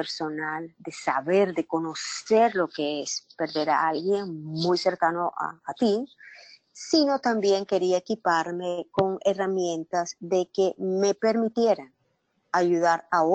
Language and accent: Spanish; Nicaragua; Yo soy, como dijiste, soy nicaragüense